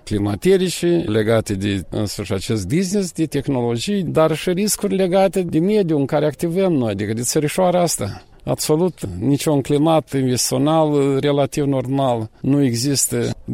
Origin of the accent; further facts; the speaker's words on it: Sirota, Moldova; Sentimentul ăsta că aici te-ai născut, aici e pământ